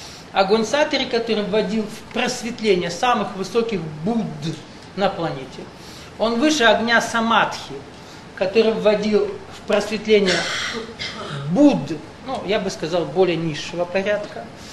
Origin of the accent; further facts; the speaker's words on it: North Caucasus, Russia; also born or lived in Siberia; Это я вырос в детстве на Кавказе, в Сибири родился, родители переехали на Кавказ, и у нас в республике, где я заканчивал школу